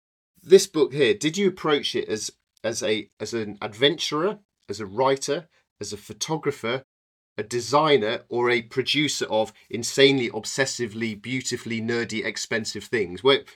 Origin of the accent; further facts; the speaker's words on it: Yorkshire and the Humber, United Kingdom; through Yorkshire, very close to where I grew up, by the way. I grew up in the Yorkshire Dales.